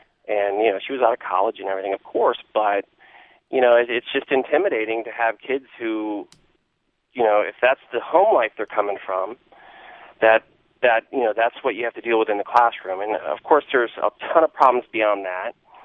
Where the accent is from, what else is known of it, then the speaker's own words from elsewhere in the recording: Austin, Texas, United States; Yes, sir. I'm from Austin, still live here, thank goodness.